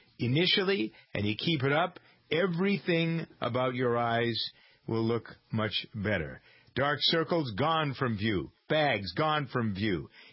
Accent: Boston, Massachusetts, United States; I was from Boston and I'd gone out there to do the radio program.

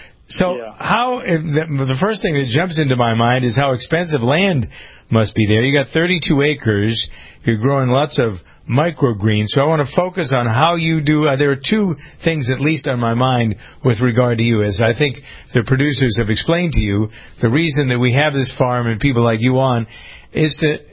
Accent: United States; I am an American family farmer as well, been on the farm all my life, been around cattle.

